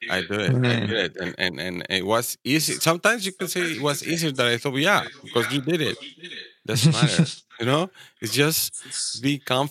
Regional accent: Mexico; moved away as an adult; now in Canada; Well, I'm originally from Mexico, like you say, and I'm now based in Canada.

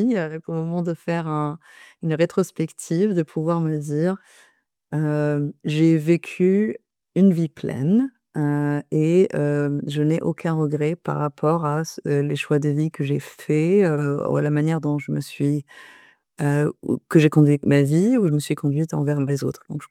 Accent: Rabat, Rabat-Salé-Kénitra, Morocco; j'ai grandi au Maroc, à Rabat. Pour ceux qui connaissent le Maroc, je suis Rabati.

